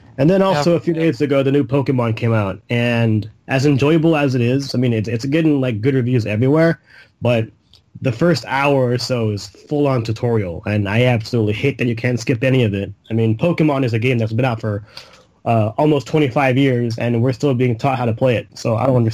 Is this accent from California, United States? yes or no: yes; California, United States; There's also a bit of bias because I'm from the Bay Area, and the game takes place in the Bay Area.